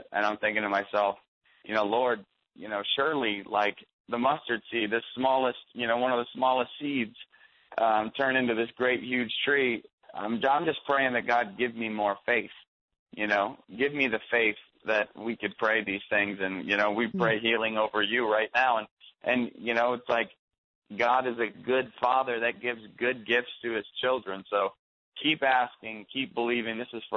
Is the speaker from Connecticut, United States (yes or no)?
no; Maine, United States; I'm from Maine, so we've got beautiful places to hike.